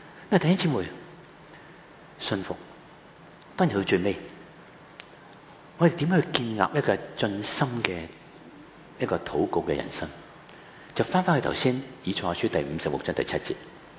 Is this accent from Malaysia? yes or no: no; Hong Kong